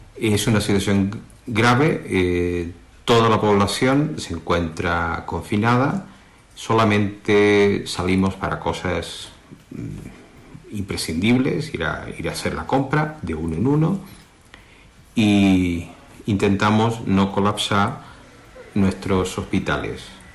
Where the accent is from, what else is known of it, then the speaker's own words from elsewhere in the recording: Andorra; nos encanta la montaña, somos de Andorra